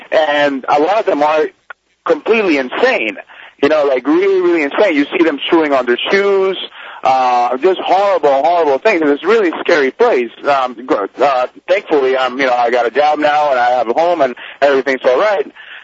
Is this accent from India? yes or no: no; Puerto Rico; I'm from Puerto Rico. I had no other relatives out here.